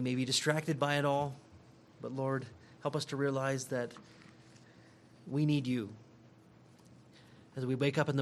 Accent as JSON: {"language": "English", "region": "Midwest", "country": "United States", "said": "As I come here from the Midwest, it's kind of boring there."}